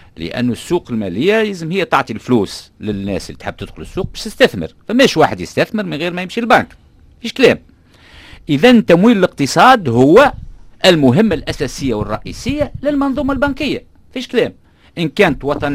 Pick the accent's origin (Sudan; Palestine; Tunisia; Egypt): Tunisia; هذا هو اللي حاصل عندنا في تونس.